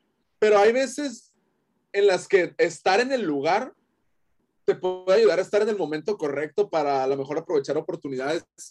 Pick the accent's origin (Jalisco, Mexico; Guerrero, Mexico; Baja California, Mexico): Baja California, Mexico; Tijuana; quería un departamento del centro de mi ciudad, o sea, como acá en el centro de Tijuana.